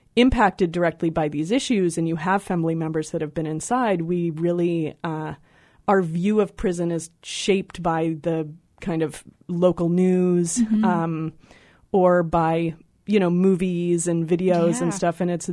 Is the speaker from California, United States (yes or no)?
yes; San Francisco, California, United States; I grew up in San Francisco, and I'm an urban youth, and I listen to hip-hop